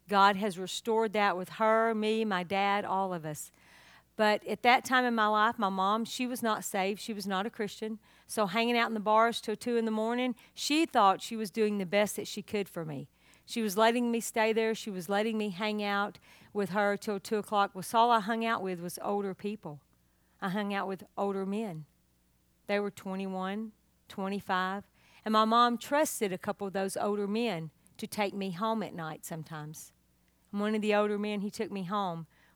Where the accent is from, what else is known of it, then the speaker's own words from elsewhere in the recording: Deadwood, Texas, United States; I grew up in East Texas outside of Longview and Tyler area. Grew up in a little place called Deadwood, Texas, just hunting and fishing on the Sabine River, just your average kid growing up.